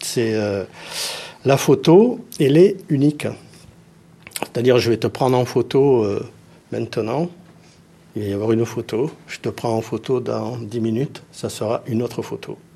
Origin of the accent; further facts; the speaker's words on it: Dax, Nouvelle-Aquitaine, France; je suis originaire des Landes et de Dax, plus spécialement.